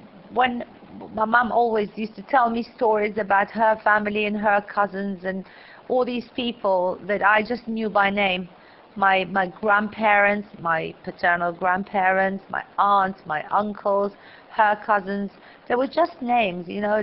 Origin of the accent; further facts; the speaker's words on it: Iraq; moved away; I was brought up in Iraq as an Iraqi, but deep down, we always knew we'd end up in Israel.